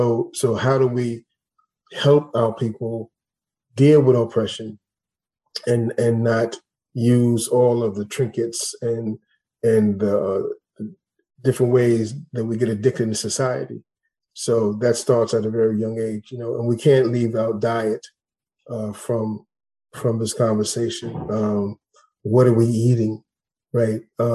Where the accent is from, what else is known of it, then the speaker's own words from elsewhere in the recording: Englewood, New Jersey, United States; also born or lived in Harlem; I was raised in Harlem, Englewood, New Jersey as well.